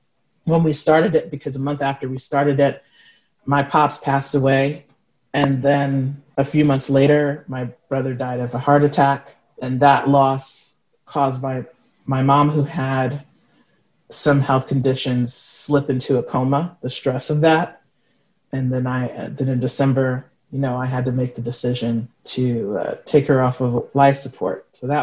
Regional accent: New York City, New York, United States; Growing up in New York City, I lived a very urban life in a three-family brownstone in Flatbush, New York.

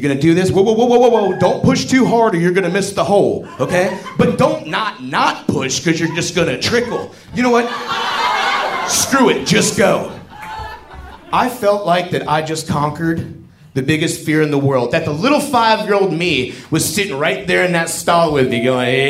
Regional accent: United States; One, because I'm an American and we have toilets.

